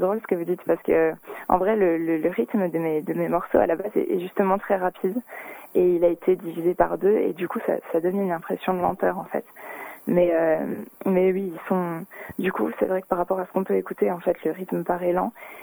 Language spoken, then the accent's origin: French; Narbonne, Occitanie, France; Après, j'ai grandi en France, mais j'ai grandi à Narbonne, en fait, dans le sud de la France.